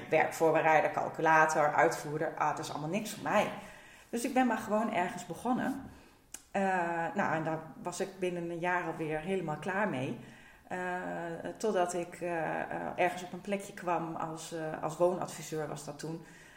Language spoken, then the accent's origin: Dutch; Enschede, Overijssel, Netherlands; also born or lived in Warnsveld; En ik ben geboren in Warnsveld. En toen ik acht was, zijn wij verhuisd naar Enschede. En mijn ouders hebben hier een huis gebouwd.